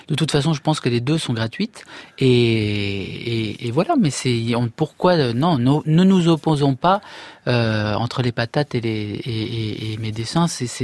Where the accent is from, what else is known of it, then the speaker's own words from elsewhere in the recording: Belgium; accent: Belgian; Il est bien mon accent belge